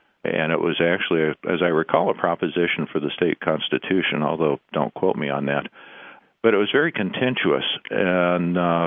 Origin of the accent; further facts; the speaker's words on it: Missouri, United States; I grew up in Missouri, but we've been in California. My wife and I, have been in California since 1980